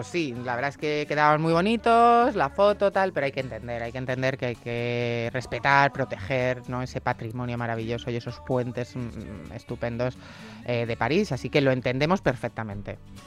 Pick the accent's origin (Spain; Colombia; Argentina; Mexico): Spain; Brihuega, Castilla-La Mancha; Hombre, mi tierra, sí.